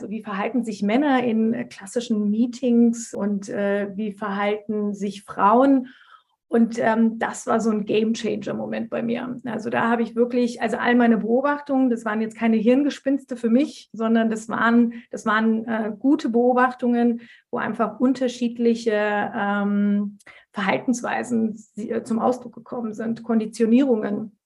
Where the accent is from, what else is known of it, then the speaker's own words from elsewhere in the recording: Turkey; Ich bin Türkin, bin eine Frau, bin als Türkin auf die Welt gekommen